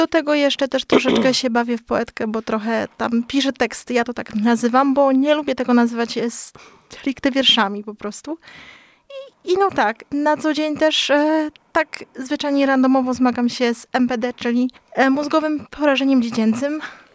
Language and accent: Polish; Kalisz, Greater Poland Voivodeship, Poland; born there; Mam 34 lata. Urodziłam się tu w Kaliszu i tu też mieszkam do tej pory.